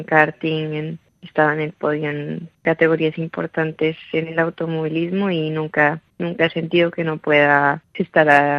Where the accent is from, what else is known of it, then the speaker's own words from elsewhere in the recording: Bogotá, Bogotá Capital District, Colombia; Fue en Bogotá, que yo nací y crecí en Bogotá.